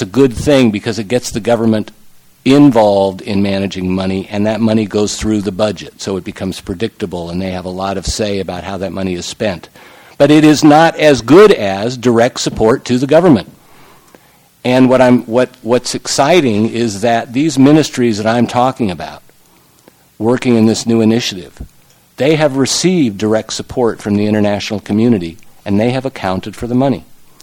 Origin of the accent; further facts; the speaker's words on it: United States; certainly I understand completely as an American